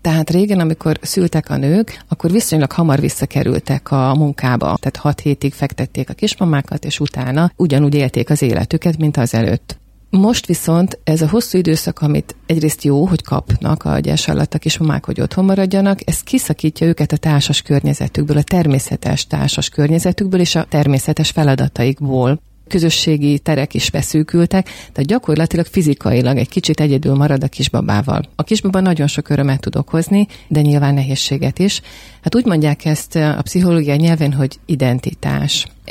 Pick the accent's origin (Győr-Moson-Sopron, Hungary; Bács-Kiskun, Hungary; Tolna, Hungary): Bács-Kiskun, Hungary; Kiskunhalas; én szülővárosom Kiskunhalas, a házasságunk után átköltöztünk egy másik városba, és ott születtek a gyerekek.